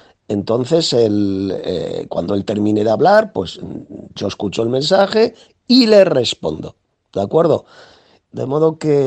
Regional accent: Spain; de España, tengo 62 años

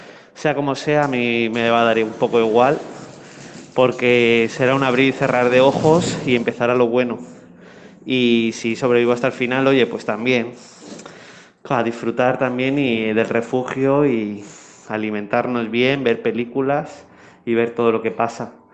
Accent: Spain; a varios hermanos aquí que somos de España

